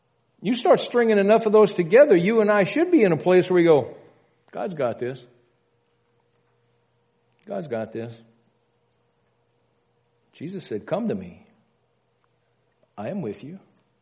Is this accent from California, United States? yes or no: no; Louisiana, United States; growing up in Louisiana, our understanding of Mardi Gras was this. It's your last chance to get falling down, knee walking, puking drunk before you have to start Lent on Wednesday.